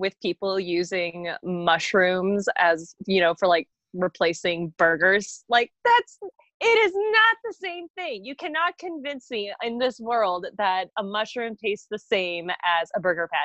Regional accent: Canada; For me, the problem being Canadian is that I say, you know, like all the time.

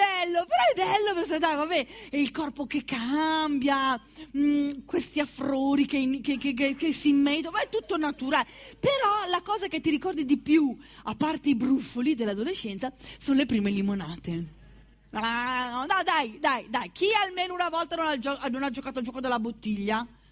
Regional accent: Pioltello, Lombardy, Italy; io vengo da Pioltello, miracolo già che sia viva

